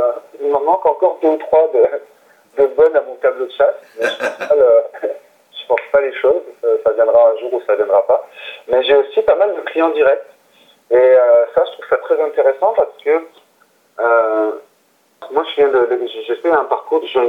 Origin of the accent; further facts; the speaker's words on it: France; now in North America; Moi, j'ai quitté la France il y a 15 ans.